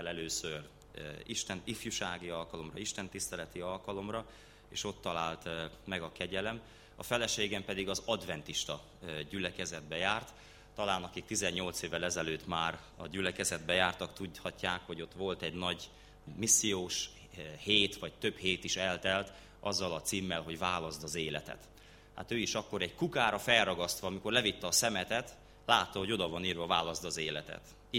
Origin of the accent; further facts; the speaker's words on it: Békéscsaba, Békés, Hungary; Bár a szüleim törzsgyökeresen nem békéscsabaiak, de én magam meg a feleségem is békéscsabán születtünk, itt nőttünk fel, és itt is fogadtuk be az Úr Jézust.